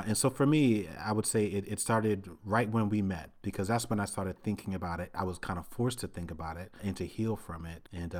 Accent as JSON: {"language": "English", "town": "Brooklyn", "region": "New York", "country": "United States", "tie": "born or raised there", "said": "I mean, growing up in Brooklyn, one of the fun things we would do was go hang out on the roofs of buildings."}